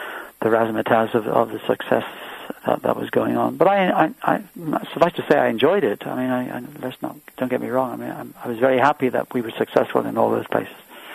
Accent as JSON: {"language": "English", "region": "England", "country": "United Kingdom", "tie": "born or raised there", "said": "my own country, which was where I was brought up in England."}